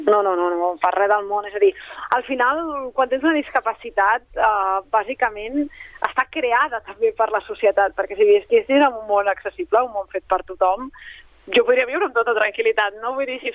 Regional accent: Vilassar de Mar, Catalonia, Spain; jo amb 11 anys anava a Barcelona sola, jo soc de Vilassar de Mar, i agafava el tren

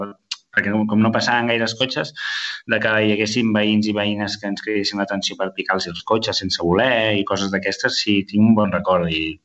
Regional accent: Sabadell, Catalonia, Spain; born there; vaig néixer a Sabadell, al Nen Jesús.

